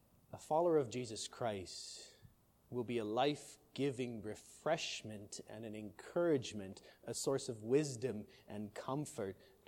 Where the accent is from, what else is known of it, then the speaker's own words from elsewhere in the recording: Richmond Hill, Ontario, Canada; I'm from Richmond Hill, you're down here in Scarborough